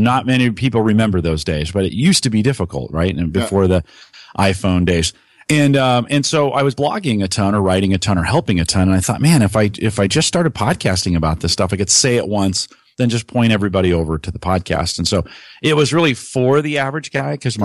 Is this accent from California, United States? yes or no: yes; California, United States; But yeah, growing up in the Bay Area was great.